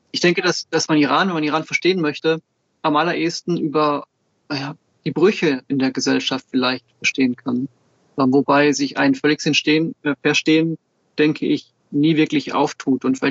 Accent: Switzerland; born there; Ich bin in der Schweiz geboren und ich liebe die Schweizer Alpen

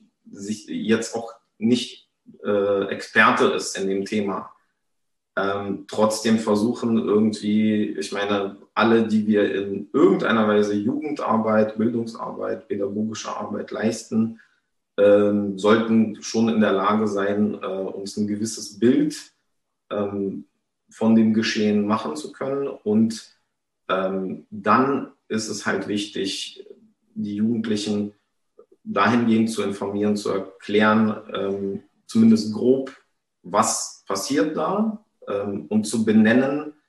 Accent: Kyiv, Ukraine; now in Germany; Kiew wird bombardiert. Und das war für mich erstmal ein Schock, weil es auch meine Heimatstadt ist

